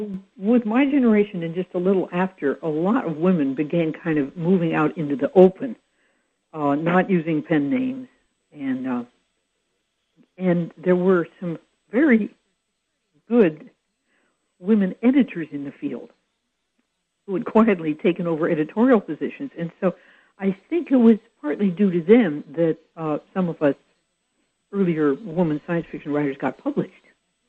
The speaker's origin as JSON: {"language": "English", "town": "Berkeley", "region": "California", "country": "United States", "tie": "born or raised there", "said": "In Berkeley, California. Home of irreligiosity."}